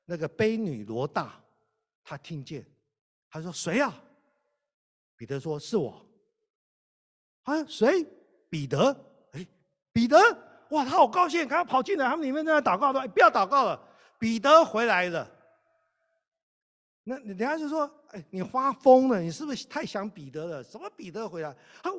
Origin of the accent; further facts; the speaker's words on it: Taiwan; 按照我们中国人，特别我们台湾人的背景